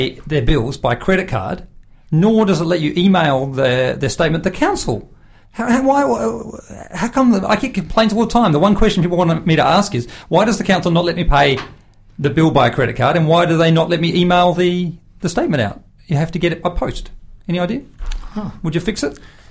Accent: Australia; When I grew up in Australia, we used to vote for the Senate

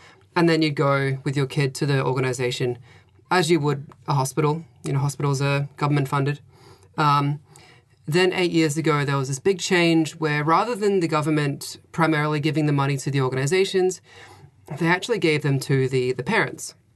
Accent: Australia; I'm Australian, so I'm from Australia. And so I have a background in speech pathology practice in Australia.

